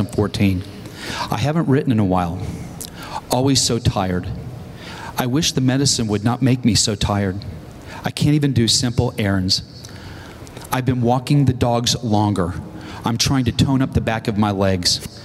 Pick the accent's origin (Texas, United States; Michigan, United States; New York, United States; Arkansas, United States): Texas, United States; we've been going to church for about 3 years in Georgia because my job took me to Georgia. We're from Texas.